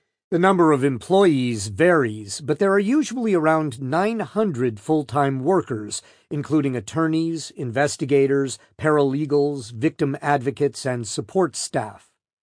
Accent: California, United States; moved away as an adult; I'd first arrived in the valley from my home state of California to attend law school at Arizona State University in August 1981.

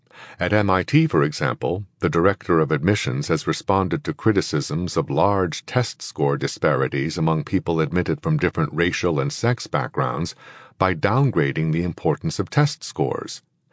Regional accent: New York City, New York, United States; It was not like this when I grew up in Harlem in the 1940s.

